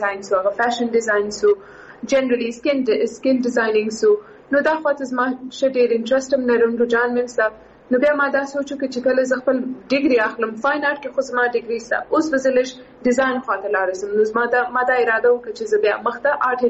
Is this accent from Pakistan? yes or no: yes; Quetta, Balochistan, Pakistan; also born or lived in Karachi; او زه سیم په کوټي کې پیدا شوی ما